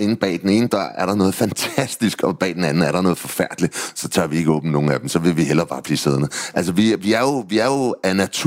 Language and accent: Danish; Copenhagen, Capital Region of Denmark, Denmark; Men jeg er jo vokset op i København. Jeg er jo faktisk københavner, selvom jeg ikke rigtig vil være ved det.